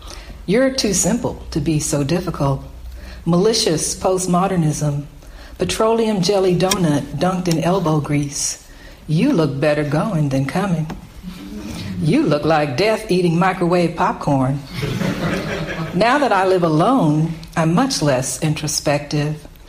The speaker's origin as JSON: {"language": "English", "region": "Texas", "country": "United States", "tie": "born or raised there", "also_born_or_lived": "Alabama", "said": "I grew up in Texas and I was born in Alabama."}